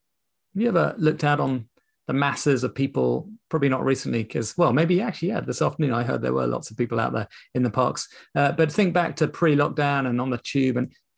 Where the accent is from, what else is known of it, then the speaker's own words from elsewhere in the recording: St Helens, North West England, United Kingdom; Yeah, of course, we're not into the prosperity gospel because we're from St. Helens. We're really sound.